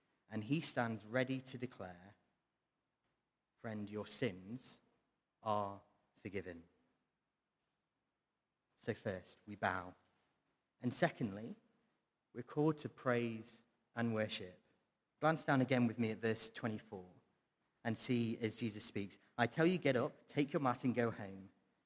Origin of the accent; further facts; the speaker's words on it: Sheffield, Yorkshire and the Humber, United Kingdom; now in Preston, United Kingdom; I grew up in Sheffield before coming to Preston. And growing up in Sheffield was lots of fun. It was a sports-mad city